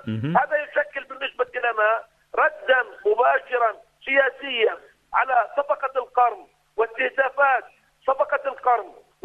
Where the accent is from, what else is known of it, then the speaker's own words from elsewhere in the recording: Palestine; نحن كفلسطينيين لاجئين نعمل بجهد حثيث على المستوى السياسي والتحركات الشعبية.